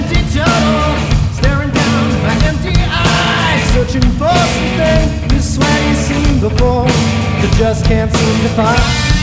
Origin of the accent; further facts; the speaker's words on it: Long Island, New York, United States; The joke is we're both from Long Island.